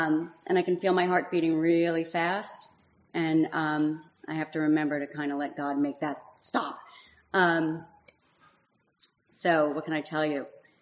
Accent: New Jersey, United States; I grew up in North Jersey. Typical.

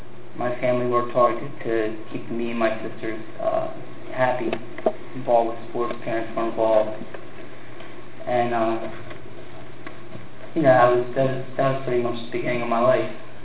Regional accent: Levittown, Pennsylvania, United States; born there; I was born in Levittown, Pennsylvania, 1985, on November 1st.

